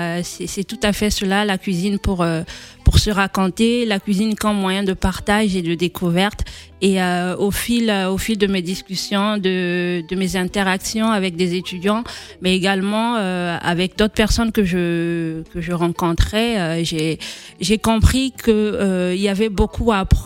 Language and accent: French; Republic of the Congo; now in France; ce qui restait de moi en tant que Congolaise, de ma culture.